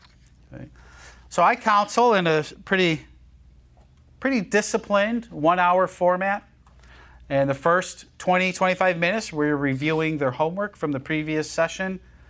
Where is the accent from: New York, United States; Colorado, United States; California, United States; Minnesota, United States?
New York, United States; Buffalo; I grew up in Western New York in the Buffalo area, and we got lots of snow.